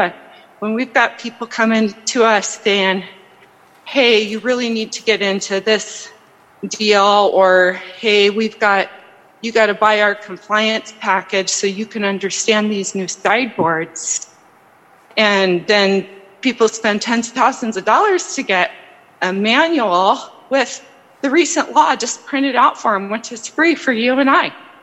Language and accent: English; Montana, United States; And I moved back to my home state after years away and wanted to understand it better and had the opportunity living in Helena